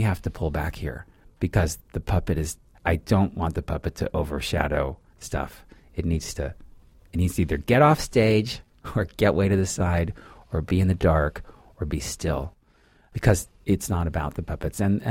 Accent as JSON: {"language": "English", "town": "San Francisco", "region": "California", "country": "United States", "tie": "born or raised there", "said": "I mean, I grew up in San Francisco"}